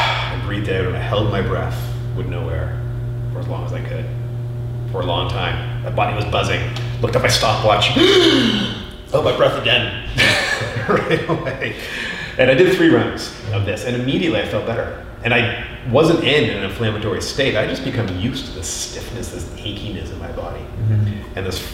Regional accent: England, United Kingdom; I was born in the UK. I was raised as an English kid.

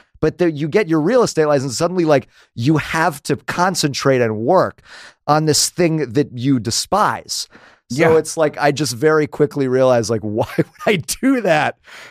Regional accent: Dallas, Texas, United States; also born or lived in New Jersey; I grew up in New Jersey partly and then Texas, Dallas.

